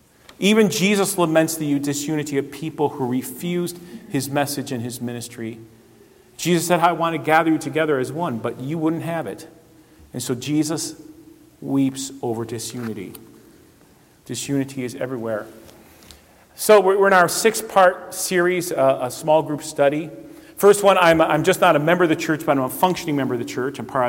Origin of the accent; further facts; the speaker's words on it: Cleveland, Ohio, United States; I'm from Cleveland, so I can't relate to that, okay?